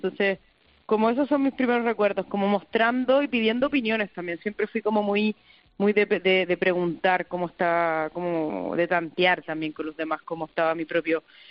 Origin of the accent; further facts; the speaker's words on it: Chile; si me crié con aguacate, en Chile le decimos palta